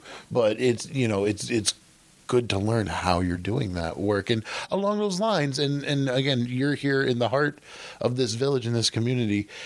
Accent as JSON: {"language": "English", "region": "New York", "country": "United States", "tie": "born or raised there", "said": "I grew up in Sullivan County with parents that went to Liberty"}